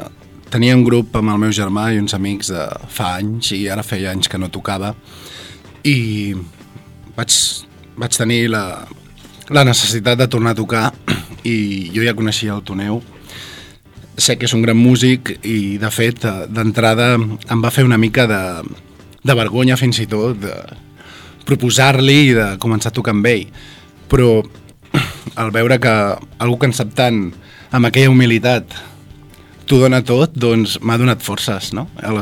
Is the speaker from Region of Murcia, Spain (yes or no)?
no; Barcelona, Catalonia, Spain; born there; now in Sant Feliu, Spain; jo vaig néixer a Barcelona, fa 8 anys que visc a Sant Feliu i em considero santfeliuenc.